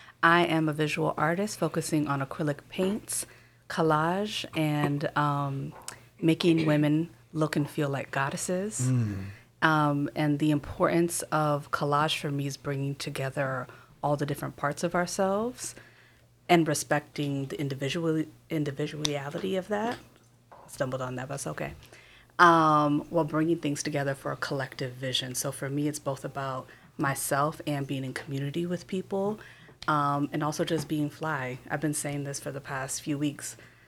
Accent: Rochester, New York, United States; also born or lived in Los Angeles; Not born, but yes, raised since I was Rochester. 2 years old.

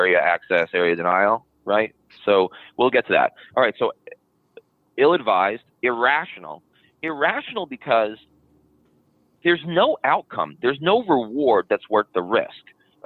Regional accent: United States; And as a historian, it appalls me. As an American, it appalls me.

